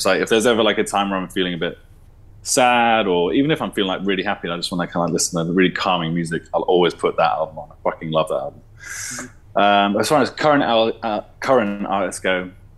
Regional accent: Wales, United Kingdom; like I'm from Wales, you're from Belgium.

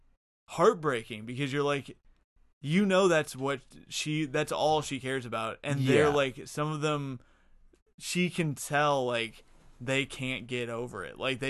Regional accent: Indiana, United States; I'm from Indiana. I love Hoosiers.

